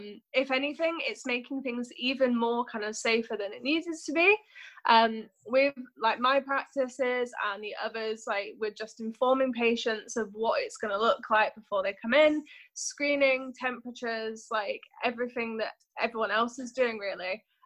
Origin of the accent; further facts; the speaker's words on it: Yorkshire and the Humber, United Kingdom; also born or lived in Birmingham; I'm originally from Birmingham, but I literally lived in Birmingham for a few years once I was born, and then Yorkshire's been where I've always been placed.